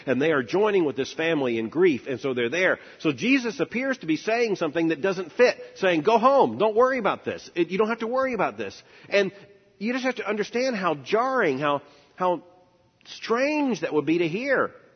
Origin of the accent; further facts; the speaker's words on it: Florida, United States; And I'm from Florida. I don't know snow.